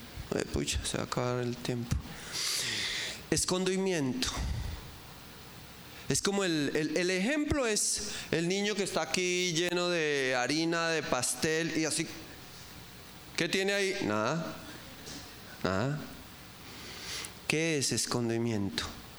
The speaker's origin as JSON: {"language": "Spanish", "region": "Bogotá", "country": "Colombia", "said": "somos bogotanos, como se nota, y nos decía, nosotros en el altiplano vivimos envueltos."}